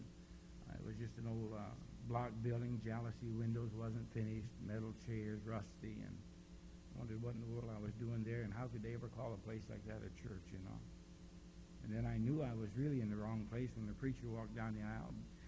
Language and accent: English; Louisville, Kentucky, United States; I am from Louisville, Kentucky. I'm not bragging about that. That's the whiskey capital of the world, the horse racing capital of the world.